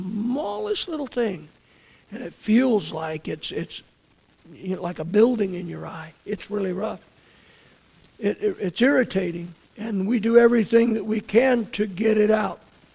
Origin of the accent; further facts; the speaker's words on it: San Leandro, California, United States; Now, the only one that I know of that was possibly about as good was the one I grew up with in San Leandro.